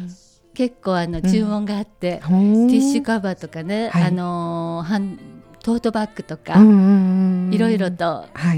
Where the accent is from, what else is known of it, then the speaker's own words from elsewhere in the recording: Okayama, Japan; 私は岡山市丸の内で生まれ、うんうん、根っからの岡山っ子です